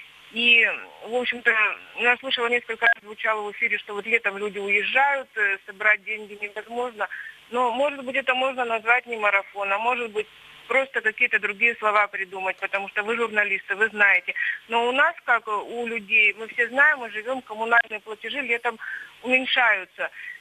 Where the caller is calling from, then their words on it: Yekaterinburg, Sverdlovsk Oblast, Russia; Здравствуйте, я звоню вам из Екатеринбурга.